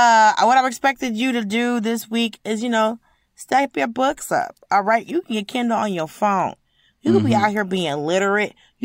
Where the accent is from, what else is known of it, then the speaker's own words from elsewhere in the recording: United States; I'm an American. I can't do this math.